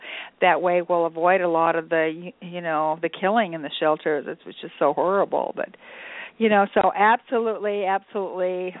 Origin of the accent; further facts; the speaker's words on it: Germany; also born or lived in Latvia; now in United States; I was born in Latvia, and I grew up in displaced person camps in Germany after World War II. I came to America